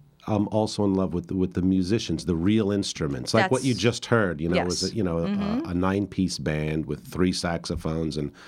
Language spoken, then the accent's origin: English; River Vale, New Jersey, United States; also born or lived in Teaneck; I am a New Yorker. Well, actually, I was born in New Jersey in Teaneck.